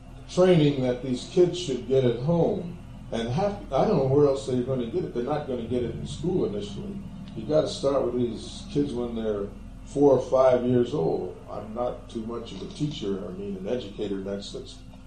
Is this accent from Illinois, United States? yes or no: no; Paterson, New Jersey, United States; born there; I was born in Patterson, so they came to Patterson way back there in 1902 or something.